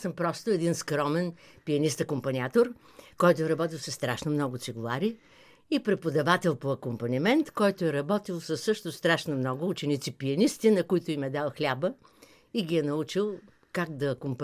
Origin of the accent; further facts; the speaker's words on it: Shumen, Shumen Province, Bulgaria; born there; Родена съм в Шумен. на една малка улица